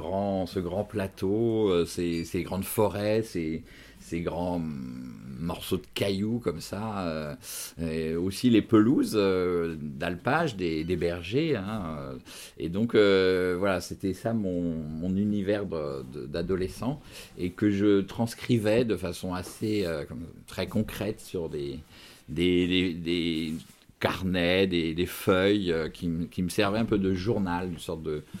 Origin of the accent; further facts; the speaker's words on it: Paris, Île-de-France, France; J'avais 6 ans quand mes parents ont acheté cette maison. Et moi, je suis un petit Parisien à ce moment-là